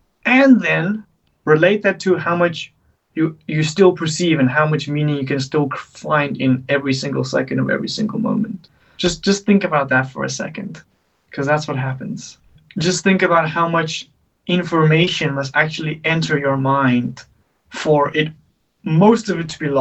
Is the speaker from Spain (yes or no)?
no; South Africa; I'm a South African.